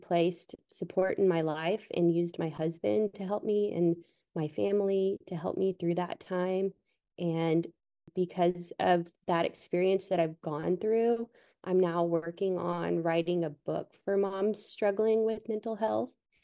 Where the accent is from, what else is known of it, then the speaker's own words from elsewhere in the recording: Tulsa, Oklahoma, United States; Hello there. I am from Tulsa, Oklahoma.